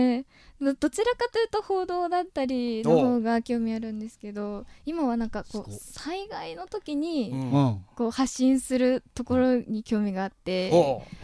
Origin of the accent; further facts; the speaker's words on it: Wakayama, Japan; あ、和歌山出身です。